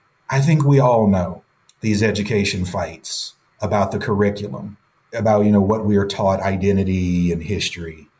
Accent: the South, United States; because this Florida is a former Jim Crow state, and I'm from the South too, though.

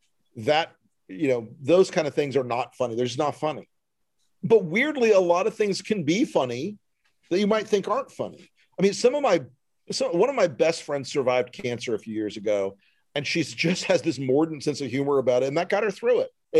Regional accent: the South, United States; I guess it's because I was raised in the South, because Southern women can use the word precious to mean everything from that's beautiful to fuck you.

